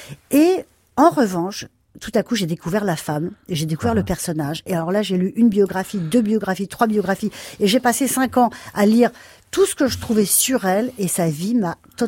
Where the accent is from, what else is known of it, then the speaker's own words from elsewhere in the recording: New York, United States; c'est moi l'effet que ça me faisait quand j'écoutais de l'opéra quand j'étais petite à New York.